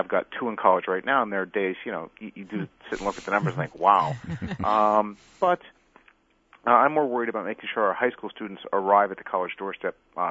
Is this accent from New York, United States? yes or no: no; Pittsburgh, Pennsylvania, United States; I grew up in Pittsburgh, and my parents were in the steel industry.